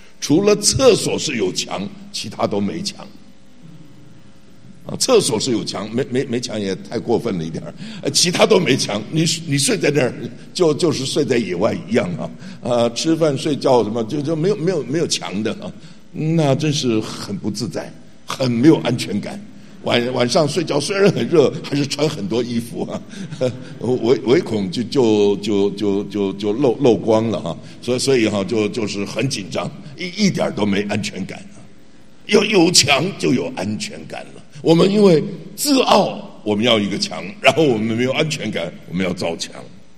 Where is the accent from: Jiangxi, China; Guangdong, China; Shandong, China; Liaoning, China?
Jiangxi, China; 而且他说我也是江西人啊